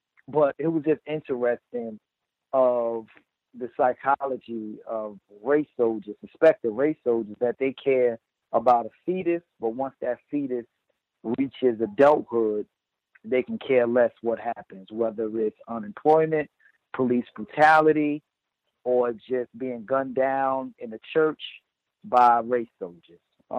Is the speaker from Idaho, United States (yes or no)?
no; New Jersey, United States; I'm from New Jersey, and Newark, New Jersey is also going to have their issues concerning lead.